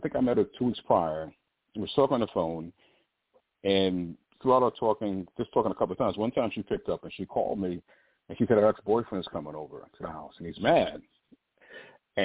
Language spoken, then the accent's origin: English; Connecticut, United States; I was in Connecticut. I grew up in Connecticut